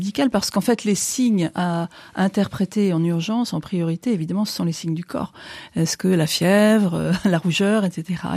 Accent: Southwest France, France; Je suis originaire du Sud-Ouest et dans cette zone, le viril est toujours avec mais correct.

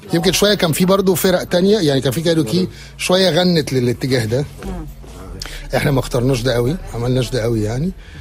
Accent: Alexandria, Alexandria Governorate, Egypt; بلدي اسكندرية. بلدي اسكندرية مفيش زي مصر طبعا.

